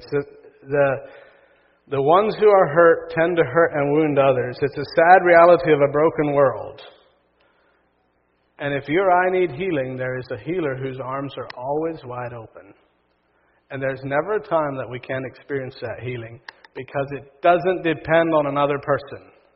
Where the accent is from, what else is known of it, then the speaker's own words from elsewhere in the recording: Kentucky, United States; The other thing I would like to say is that I'm from Kentucky, not from here.